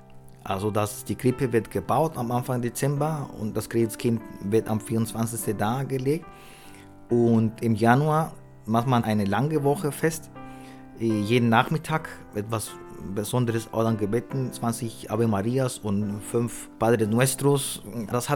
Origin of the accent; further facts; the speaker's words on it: Costa Rica; German is a second language; transportiert auch dann an meine Kindheit, als ich da so vielleicht 10 oder 12 Jahre alt war. Also bei uns in Costa Rica.